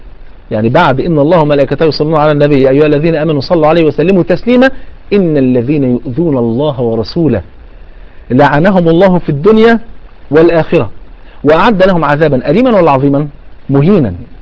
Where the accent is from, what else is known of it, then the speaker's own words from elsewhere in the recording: Egypt; الناس عندنا في مصر